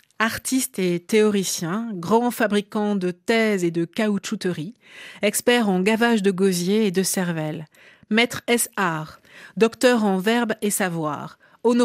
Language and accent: French; France; je vis en France, je suis française, etc. Donc, c'est un pays avec lequel j'ai une énorme familiarité.